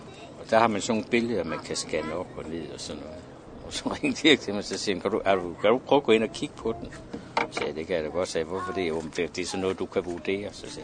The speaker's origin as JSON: {"language": "Danish", "town": "Odense", "region": "Region of Southern Denmark", "country": "Denmark", "tie": "born or raised there", "also_born_or_lived": "Horsens", "said": "Jeg er født og opvokset i Odense. Og har boet i Horsens i mange år."}